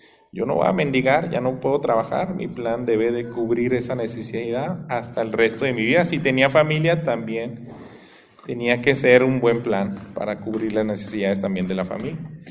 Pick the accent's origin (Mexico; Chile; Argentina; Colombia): Mexico; Nosotros como mexicanos, yo creo que en cualquier parte del mundo lo vemos en asambleas políticas.